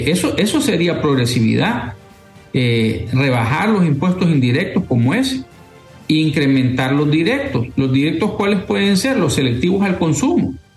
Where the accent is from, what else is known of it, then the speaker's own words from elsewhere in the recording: Honduras; si alguien como yo, como hondureño, ¿verdad?